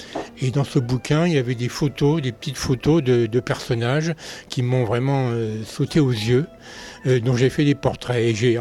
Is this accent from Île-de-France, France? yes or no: yes; Paris, Île-de-France, France; moved away as an adult; now in Aurillac, France; Aurillac, près de Saint-Rome-de-Tarn. Et je suis là depuis 35 ans, on va dire. Voilà, j'ai acheté une vieille maison, j'étais parisien. Et j'ai quitté Paris et ses banlieues. Et je suis arrivé à Aurillac, avec famille et enfants.